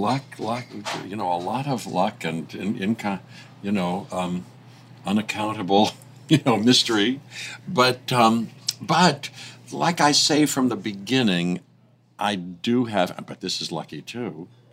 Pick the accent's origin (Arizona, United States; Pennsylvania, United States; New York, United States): Pennsylvania, United States; Pittsburgh; I was from Pittsburgh, and I didn't know anybody, but I went